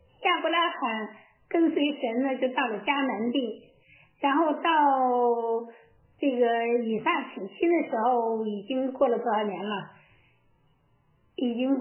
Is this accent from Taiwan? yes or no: no; Shijiazhuang, Hebei, China; 这个比如我来自那个石家庄